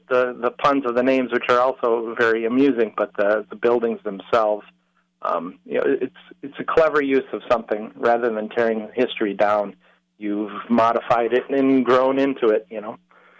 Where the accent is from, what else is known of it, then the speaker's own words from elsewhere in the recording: Marshfield, United States; I grew up in Marshfield, and we remember the old brewery.